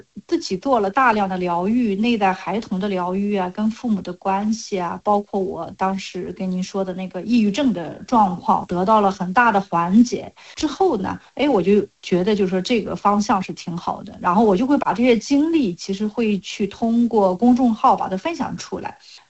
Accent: Linyi, Shandong, China; now in Beijing, China; 就是你想我的故乡是山东临沂，比较小的一个城市嘛

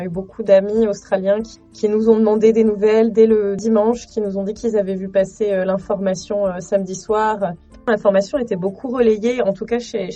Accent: New Caledonia; en tant que Calédonien, même si on n'habite pas sur le caillou

